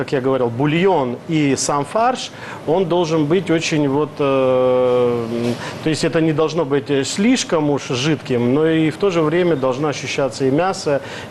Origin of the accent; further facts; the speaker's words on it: Moscow, Russia; Российский грузин, да. Я родился и вырос в Москве.